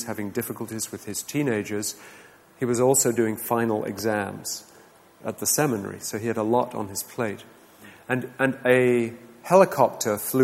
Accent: England, United Kingdom; And being an Englishman, I didn't know a whole lot about the Vietnam War

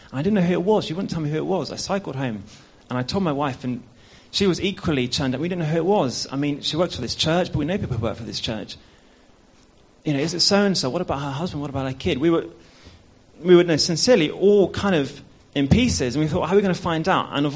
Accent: South West England, United Kingdom; I'm not from a Christian background. I grew up in Somerset.

